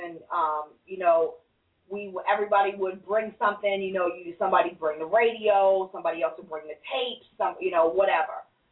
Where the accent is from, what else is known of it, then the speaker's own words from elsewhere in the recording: Queens, New York, United States; growing up on Parsons and Hillside in Jamaica, Queens, we used to have, you know, it was myself, my sister, and my mother.